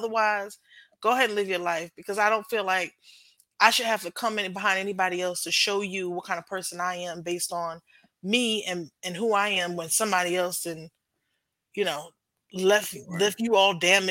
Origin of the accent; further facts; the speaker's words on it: New York, United States; I've experienced this being, and I'm from New York, being in the South, everybody has a presumption about, oh, you from the North